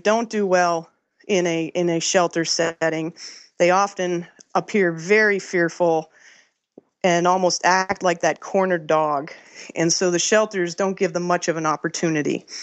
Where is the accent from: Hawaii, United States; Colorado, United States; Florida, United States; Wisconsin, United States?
Florida, United States; Orlando; we're both from Florida, both in the Orlando area.